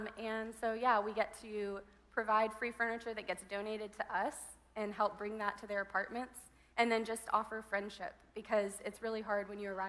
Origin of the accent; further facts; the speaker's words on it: Burkina Faso; I grew up in Burkina Faso, West Africa, among the Fulani people.